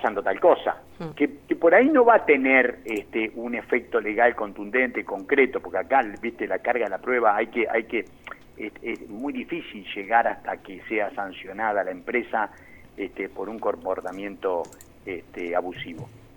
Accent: Argentina; born there; estoy hablando de la Argentina donde yo nací

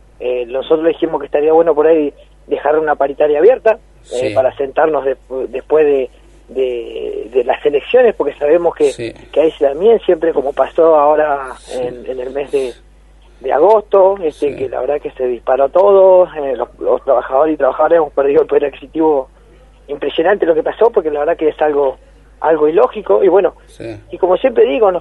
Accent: Argentina; tenemos que pensar como argentinos

